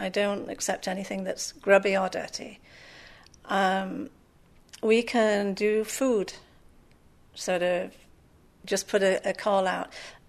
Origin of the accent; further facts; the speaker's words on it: England, United Kingdom; moved away; Being extremely English, I never thought that my Union Jack would come down from my office and leave England.